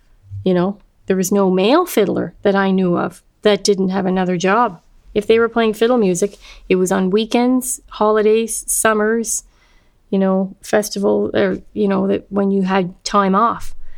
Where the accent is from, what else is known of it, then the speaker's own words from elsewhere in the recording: Cape Breton, Nova Scotia, Canada; Because I grew up in Cape Breton, there was tons of places for a young person to play.